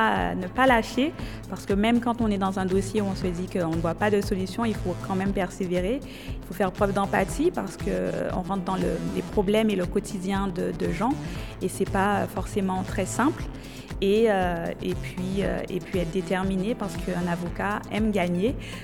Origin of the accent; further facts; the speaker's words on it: Grand-Bourg, Guadeloupe; moved away as an adult; Alors j'ai commencé, j'étais au collège à Grandbourg, hein.